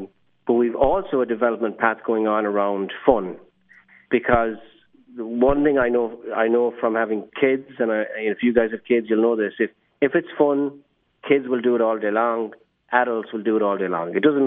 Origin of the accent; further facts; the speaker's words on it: Ireland; now in San Francisco, United States; the fact that I can stay connected to my family that's in Ireland, because that's where I'm from. I'm doing this from San Francisco.